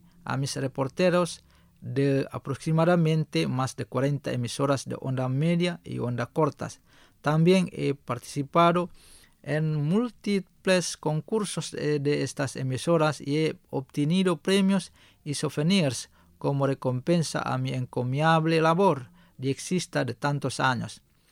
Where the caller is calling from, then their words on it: Santiago de Cuba, Cuba; oriental cubana y específicamente en esta provincia que es la ciudad héroe de Cuba, les escribo y saludo.